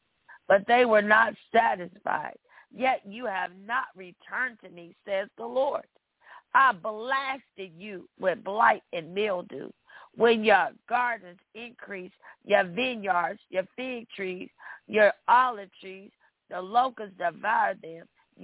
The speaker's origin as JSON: {"language": "English", "region": "Kentucky", "country": "United States", "tie": "born or raised there", "said": "So please keep Mayfield, Kentucky in your prayers. only 33 miles from my hometown."}